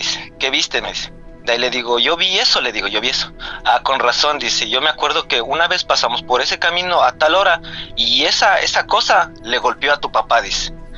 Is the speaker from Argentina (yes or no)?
no; Ecuador; now in Kansas City, United States; Por el momento estoy en Estados Unidos, pero yo soy de Ecuador